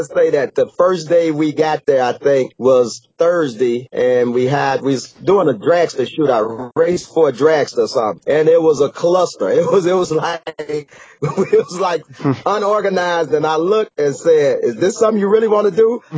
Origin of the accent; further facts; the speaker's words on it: Chicago, Illinois, United States; I came from, of course, I'm from the Midwest, Chicago, and I grew up at Byron Dragway and Great Lakes Dragway from way back at right out of high school